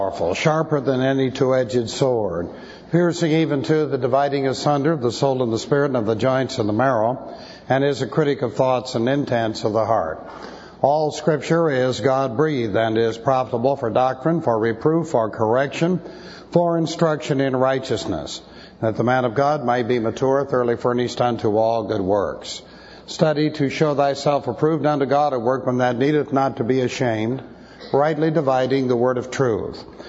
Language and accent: English; Beverly Hills, California, United States; I lost several childhood friends, people that I grew up with in Beverly Hills